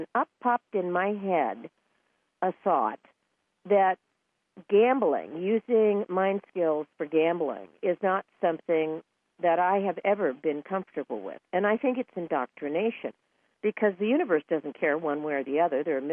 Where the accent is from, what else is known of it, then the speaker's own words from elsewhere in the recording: California, United States; I was born and raised in California, so Las Vegas was a wonderful spot.